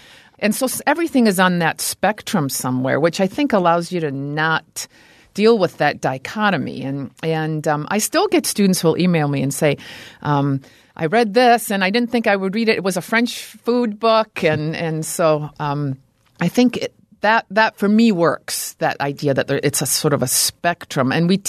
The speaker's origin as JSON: {"language": "English", "region": "Scotland", "country": "United Kingdom", "tie": "born or raised there"}